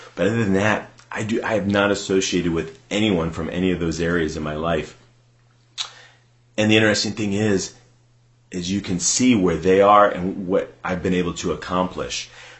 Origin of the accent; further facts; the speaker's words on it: Akron, Ohio, United States; in my hometown here in Akron, Ohio, that has been able to radically help transform and move myself forward as well. Being from Akron